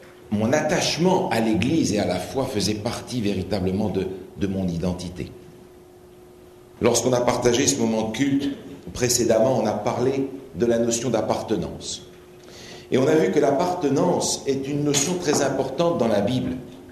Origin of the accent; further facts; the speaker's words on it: Belgium; quand on posait la question, par exemple, « C'est quoi ta religion ?», j'étais capable de répondre « Je suis belge ». Et quand on me disait « Mais alors, c'est quoi ta nationalité ?»« Je suis adventiste ».